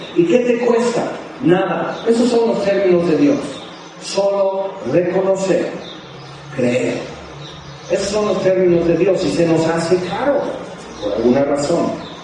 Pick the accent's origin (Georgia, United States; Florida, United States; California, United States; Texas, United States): California, United States; Yo crecí en California, entonces yo no, realmente no me espantan los temblores